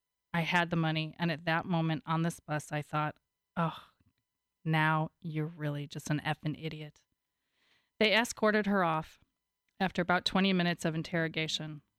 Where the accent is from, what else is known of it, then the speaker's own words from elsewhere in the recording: United States; I've played this card before as an American.